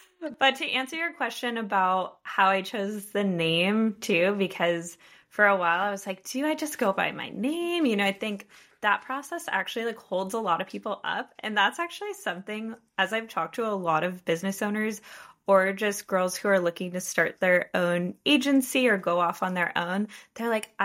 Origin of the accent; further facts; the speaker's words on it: Finland; I'm originally from Finland